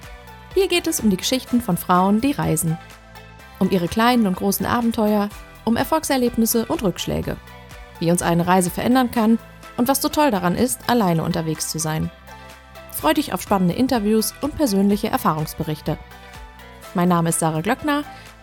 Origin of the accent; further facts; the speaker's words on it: North Rhine-Westphalia, Germany; meine Heimat, das Siegerland